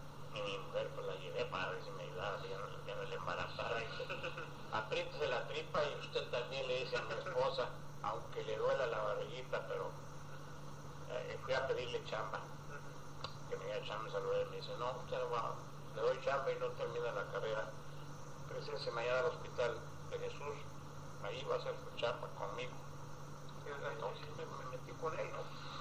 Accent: Durango, Mexico; Yo nací en Durango, el 16 de abril de 1919. Durango. Ahí viví con mis padres adoptivos, que es mi hermana y su esposo

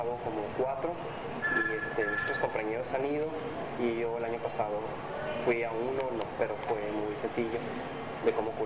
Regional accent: Guadalajara, Jalisco, Mexico; now in Tijuana, Mexico; No. Soy de Guadalajara.

